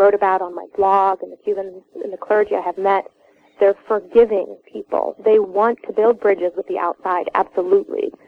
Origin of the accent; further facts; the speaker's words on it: United States; Yes, I was raised in the United States, My mother is from Havana, Cuba.